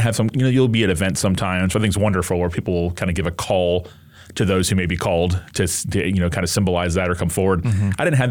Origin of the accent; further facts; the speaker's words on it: Tallahassee, Florida, United States; Yeah, I'm from Tallahassee, where I pastor now.